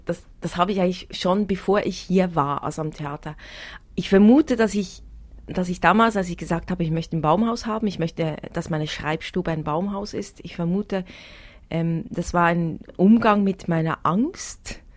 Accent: Central Switzerland, Switzerland; Also, genau, ich bin in der Innerschweiz aufgewachsen, auf einem Schweine- und Schafzuchtbetrieb. Wir sind 9 Geschwister

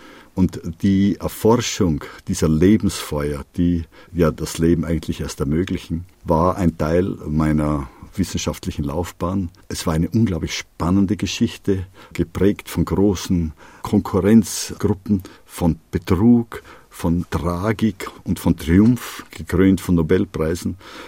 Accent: Austria; denen gegenüber ich als Österreicher eine sehr hohe Affinität hatte

